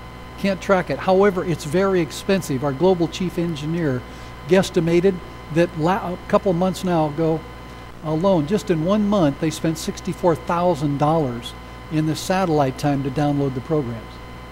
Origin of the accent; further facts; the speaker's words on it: Mount Shasta, California, United States; born there; But Janine was born in the Dunsmuir area, and I was born in the Mount Shasta area. That's our roots, just up the hill from you.